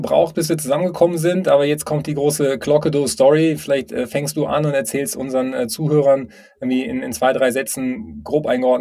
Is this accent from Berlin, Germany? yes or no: no; Düsseldorf, North Rhine-Westphalia, Germany; Ich komme ja aus Düsseldorf